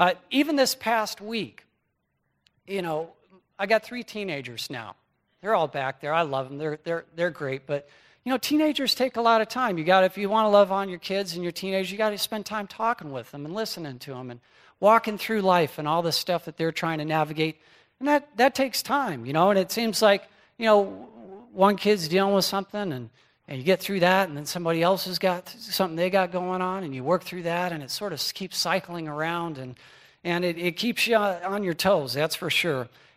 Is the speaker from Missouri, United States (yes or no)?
no; California, United States; now in Michigan, United States; Now, I grew up in Southern California. I remember the first fall I spent here in Michigan